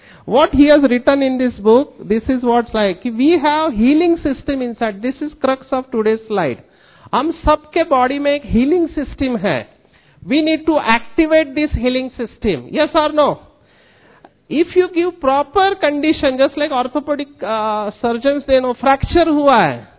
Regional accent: Mumbai, Maharashtra, India; I am born and brought up from a slum area of Mumbai. मैं झोपड़पट्टी में बड़ा हुआ. My parents are not educated, total negative atmosphere. Till 10th standard I studied in Marathi.

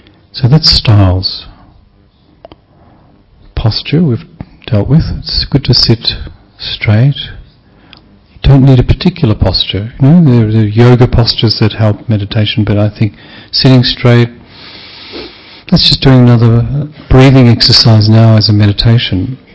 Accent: Melbourne, Victoria, Australia; from Australia, Melbourne.

